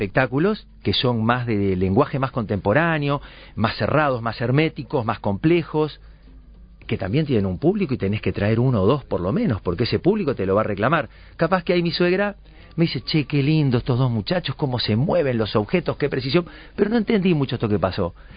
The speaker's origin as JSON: {"language": "Spanish", "country": "Uruguay", "said": "impulsar algo que vos digas tenga la dirección de un país, de una que nos identifique como uruguayos"}